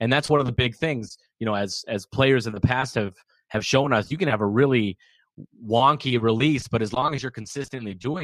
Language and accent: English; Minnesota, United States; I'll tell you right now, I'm from Minnesota, and so I definitely have no issues if Edwards ends up here